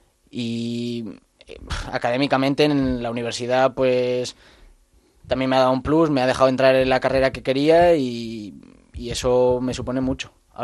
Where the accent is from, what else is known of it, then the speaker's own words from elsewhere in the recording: Jaca, Aragon, Spain; born there; Pues mira, nací en Jaca y es, pues allí es tradición